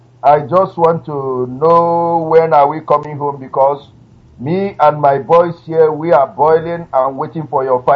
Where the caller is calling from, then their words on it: United Arab Emirates; I am calling from United Arab Emirates, and I heard from Nkerifin in Kano East local government area of Biafra land.